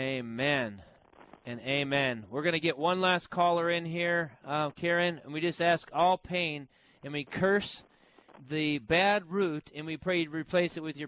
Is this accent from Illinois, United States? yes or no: yes; Palatine, Illinois, United States; I grew up in Palatine, so I know I used to go and play golf over in Wilmette occasionally growing up.